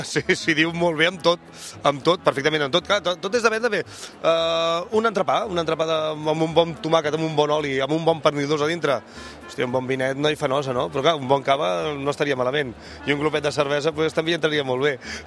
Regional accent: Vilassar de Mar, Catalonia, Spain; Nosaltres venim de Vilassar de Mar.

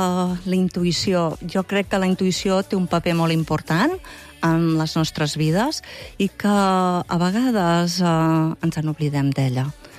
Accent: Tona, Catalonia, Spain; born there; Vaig néixer a Tona, i en aquests moments visc a Tona, també, des de fa uns anys

